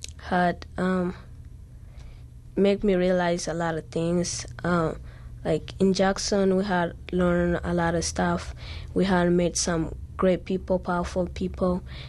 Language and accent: English; Rwanda; English is a second language; also born or lived in Congo; I was born in Congo, and then I lived in Rwanda for 12 years.